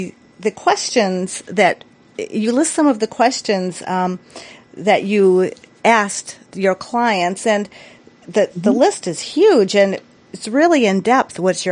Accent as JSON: {"language": "English", "region": "Florida", "country": "United States", "said": "I'm from Florida, and I'm familiar with the East Coast"}